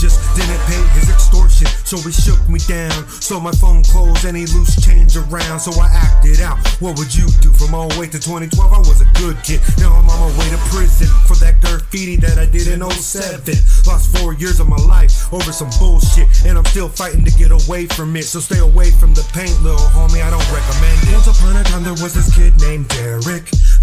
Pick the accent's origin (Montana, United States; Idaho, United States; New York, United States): Idaho, United States; Nampa; Hood influenced, I'm from Nampa.